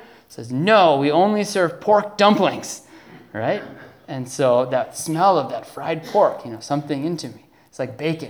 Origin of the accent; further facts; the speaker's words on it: Minnesota, United States; See, I grew up in Minnesota. I'm not used to eating fish.